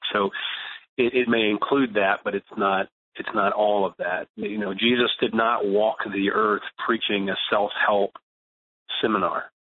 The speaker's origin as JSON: {"language": "English", "region": "the South", "country": "United States", "said": "I am from the South. I have lived in the South, and I live in Nashville"}